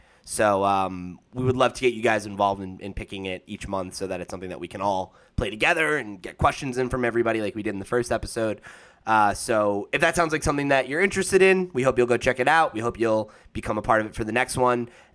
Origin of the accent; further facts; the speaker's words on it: United States; It is the 4th of July tomorrow, which is, of course, a holiday in my my home country.